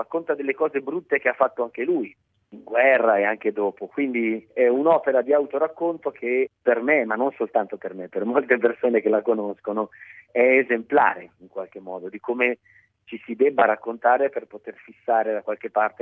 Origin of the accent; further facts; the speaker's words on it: Lecco, Lombardy, Italy; io non sono siciliano, quindi avevo anche un po' di timore reverenziale verso questa lingua, verso questa sicilianità. Io sono di Lecco, quindi sto proprio dall'altra parte dello stivale.